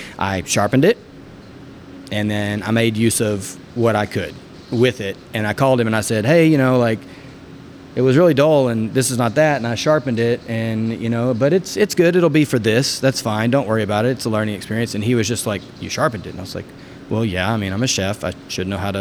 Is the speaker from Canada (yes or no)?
no; Ireland; because I'm Irish